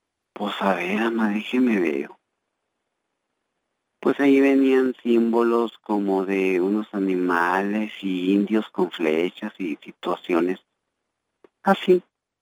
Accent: Mexico; now in United States; ustedes son y nativos de aquí de Estados Unidos, no, somos mexicanos

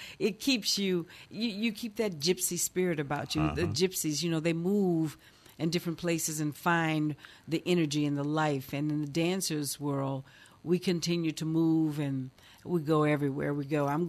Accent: the South, United States; grow up with that kind of cultural understanding and family tradition was a really important part of growing up in the South.

